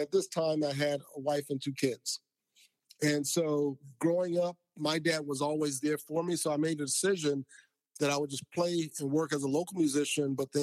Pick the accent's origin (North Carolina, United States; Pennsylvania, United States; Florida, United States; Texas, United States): Florida, United States; Lakeland; So I grew up in Lakeland, Florida, Central Florida, between Tampa and Orlando, and started playing piano at first.